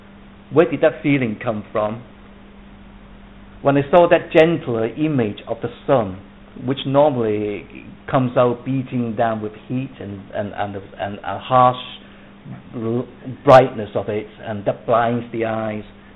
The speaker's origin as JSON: {"language": "English", "country": "Hong Kong", "tie": "born or raised there", "said": "When I was growing up in Hong Kong, and there were all tall buildings everywhere"}